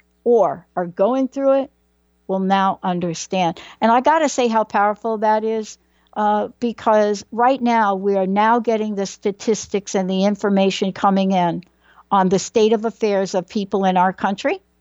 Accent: New York City, New York, United States; Well, I grew up in the Bronx.

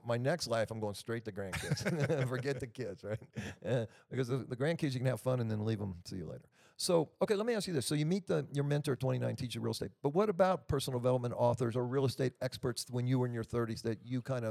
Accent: California, United States; And, I'm from California, so.

